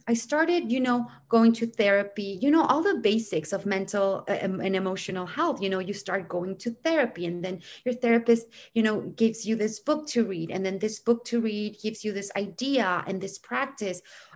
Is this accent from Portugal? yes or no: no; Guadalajara, Jalisco, Mexico; now in Los Angeles, United States; I moved in from Guadalajara, which is in Mexico, where I was born and raised. But I moved here because I wanted to pursue a career in acting. At that time, the best idea of seemed to be LA.